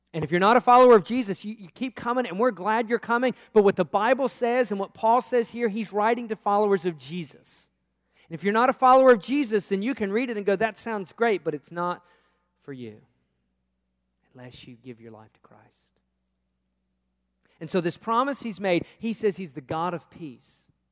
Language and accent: English; Virginia, United States; Born and raised in the South. I was in Virginia, it is in the South.